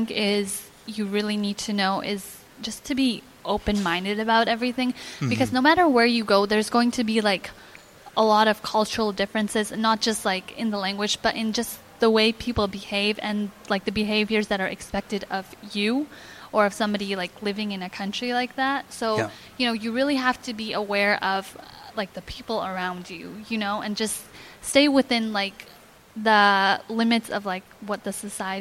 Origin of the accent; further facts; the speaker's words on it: Canada; Like, I am from Canada. It's hard living abroad